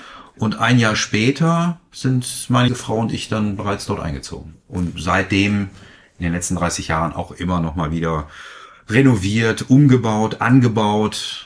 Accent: Werden, North Rhine-Westphalia, Germany; born there; Geboren wurde ich in Werden im Krankenhaus tatsächlich.

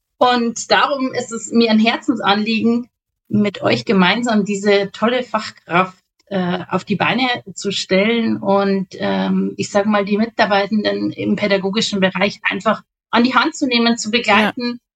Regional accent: Schierling, Bavaria, Germany; Ich komme aus Schierling. Schierling liegt im südlichen Landkreis Regensburg. Also um die Ecke von der Mildi sozusagen fast schon. Sehr gut erreichbar, weil wir sehr zentral liegen zwischen Landshut, Straubing, Regensburg.

